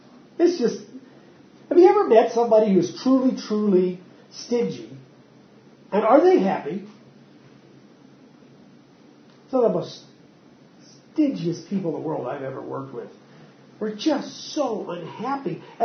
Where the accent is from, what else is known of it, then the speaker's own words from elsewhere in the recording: Appalachia, United States; I grew up in Appalachia, and he was poor.